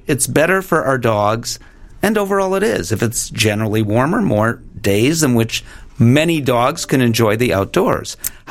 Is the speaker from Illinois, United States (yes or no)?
yes; Chicago, Illinois, United States; I grew up in Chicago. The winters aren't the same.